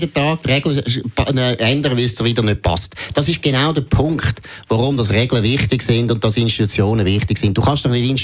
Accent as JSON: {"language": "German", "country": "Switzerland", "said": "Mehr als Schweizer haben immer gut, immer viel Glück gehabt, was die Engländer betrifft."}